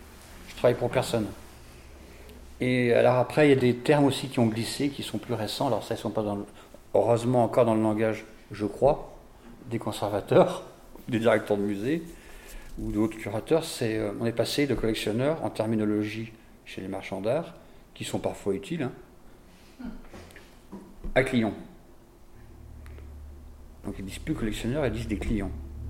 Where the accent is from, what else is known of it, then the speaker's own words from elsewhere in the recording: France; now in Belgium; en France je suis belge, en Belgique je suis français. J'aurais été marocain, ça aurait été pareil avec le Maroc, enfin bon, voilà. Et c'est vrai que j'ai passé ma vie d'adulte en Belgique